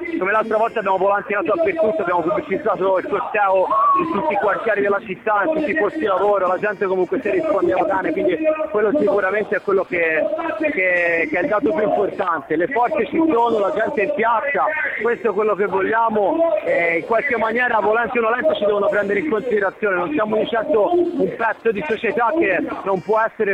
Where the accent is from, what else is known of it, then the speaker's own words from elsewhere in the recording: Livorno, Tuscany, Italy; una mia punto di vista da livornese, dico sempre, di Livorno si mitizza tanto appunto di città antifascista